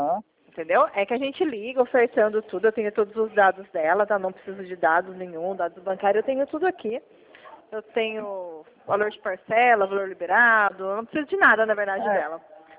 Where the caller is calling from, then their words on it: Mogi Guaçu, São Paulo, Brazil; eu sou de Mogi Guaçu, tá?